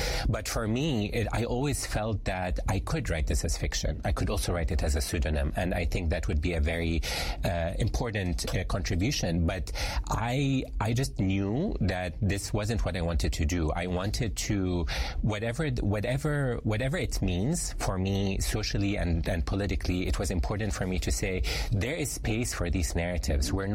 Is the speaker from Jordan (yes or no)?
yes; Jordan; So I grew up in Jordan